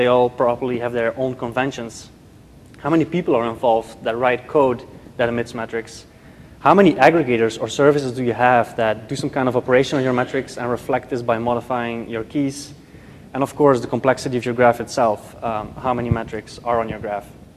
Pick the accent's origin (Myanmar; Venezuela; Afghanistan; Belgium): Belgium; now in New York City, United States; I am from Belgium, the country known for its chocolates, its beer, and having no government for almost 2 years, a few years ago. I did come to New York City 2 years ago